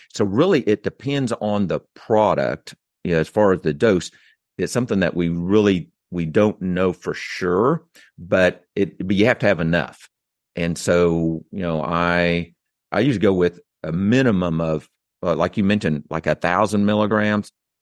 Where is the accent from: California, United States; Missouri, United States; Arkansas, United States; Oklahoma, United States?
Oklahoma, United States; accent: Okie; So, but my Oaky accent, you know, I'm people correct me all the time.